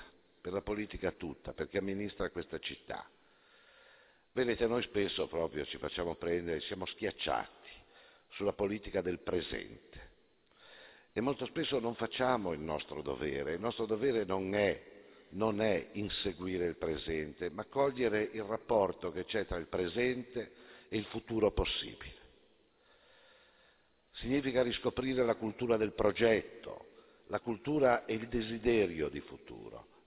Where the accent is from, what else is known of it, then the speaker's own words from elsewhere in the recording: Sarzana, Liguria, Italy; io sono di Sarzana